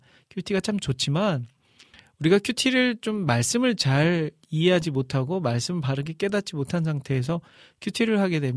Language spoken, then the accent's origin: Korean; Iksan, North Jeolla, South Korea; 이제 제가 살고 있는 곳이 제 고향이 익산이에요. 근데 익산은 충청도와 전라도가 이렇게 딱 만나는 지점이라 이 전라도 사투리도 있지만 충청도 사투리도 섞여 있거든요. 그래서 저도 모르게 네, 금깨 막 이런 것도 쓰고